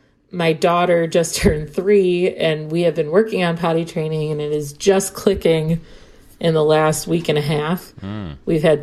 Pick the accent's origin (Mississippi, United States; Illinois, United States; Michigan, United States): Illinois, United States; Chicago; from Chicago.